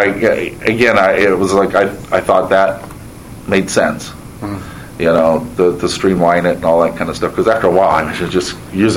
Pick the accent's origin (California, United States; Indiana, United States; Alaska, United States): Indiana, United States; I grew up in Indiana, and distribution of Marvel Comics was terrible.